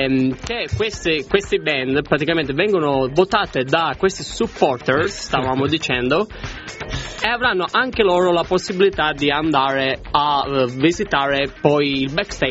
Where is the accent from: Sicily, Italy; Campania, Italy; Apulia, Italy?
Sicily, Italy; Trapani; siamo tutti e due trapanesi, anzi siamo in tre